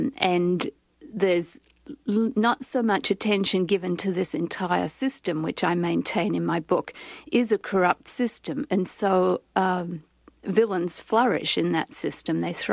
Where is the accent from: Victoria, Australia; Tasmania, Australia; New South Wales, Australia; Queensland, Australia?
New South Wales, Australia; Sydney; Yes, I was born and raised in Sydney.